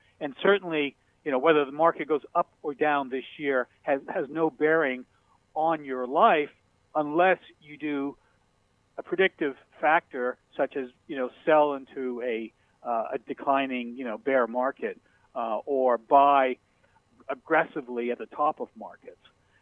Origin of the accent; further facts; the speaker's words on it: New England, United States; I grew up in New England. I'm a big Red Sox fan.